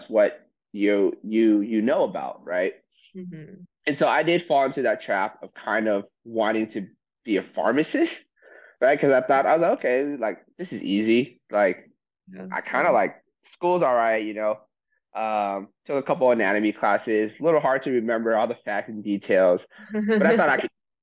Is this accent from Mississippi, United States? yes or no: no; Portland, Oregon, United States; I am born and raised in Portland, Oregon. Portland has been my home for the last 28 years. My parents immigrated here from Vietnam, and they met here in Portland picking strawberries.